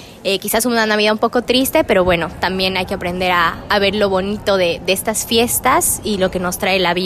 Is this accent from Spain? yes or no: no; Bolivia; De Bolivia.